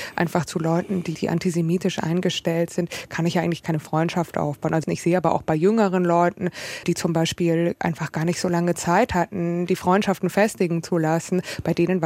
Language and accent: German; Munich, Bavaria, Germany; Ich bin ja Münchnerin.